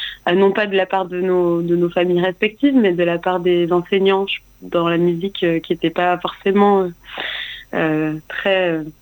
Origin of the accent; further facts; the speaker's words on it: Occitanie, France; Après, moi, j'ai grandi en Ariège, donc j'ai appris l'occitan à l'école.